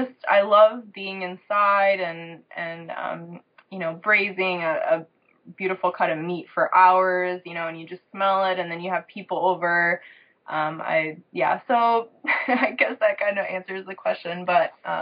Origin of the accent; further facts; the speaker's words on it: Chicago, Illinois, United States; So I came from, I was born in Chicago and lived there for 20 some years